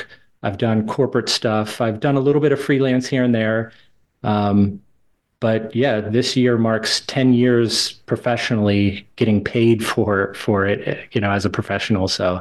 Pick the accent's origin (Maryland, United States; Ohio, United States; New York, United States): Maryland, United States; moved away as an adult; I'm originally from Maryland and I went to school in Baltimore, and I moved away down to Florida with my now wife.